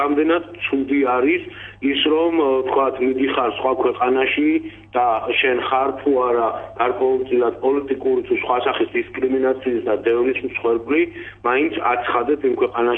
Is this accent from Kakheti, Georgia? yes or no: yes; Alvani, Kakheti, Georgia; კახეთის რეგიონშიც, კონკრეტულად თელავშიც და ჩვენს მშობლიურ სოფელში ალვანშიც